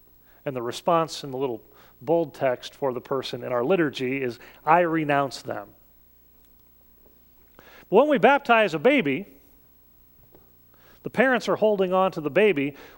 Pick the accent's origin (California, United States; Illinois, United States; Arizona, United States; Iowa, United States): Iowa, United States; Sioux City; I grew up in Sioux City, Iowa, town of 85,000 people. Went to an elementary school where there was exactly one person of color.